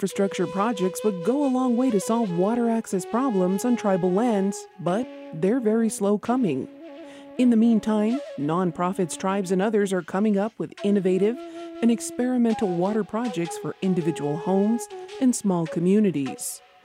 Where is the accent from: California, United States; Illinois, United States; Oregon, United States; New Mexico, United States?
New Mexico, United States; Isleta Pueblo; from Isleta Pueblo